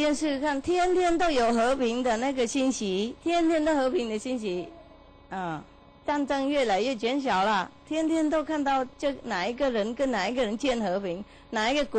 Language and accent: Chinese; Taiwan; 我想我们台湾哈，我们台湾人啊，那么好，那么善良啊